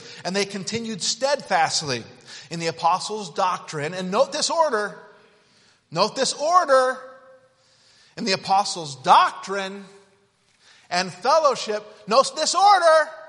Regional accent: Utah, United States; I grew up in Utah, and so we would knock doors in Utah, and you'd come across a Mormon, right, Brother Skeen?

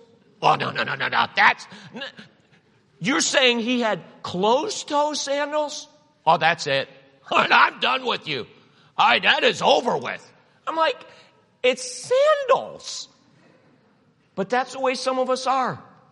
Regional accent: Cleveland, Ohio, United States; I grew up in Cleveland.

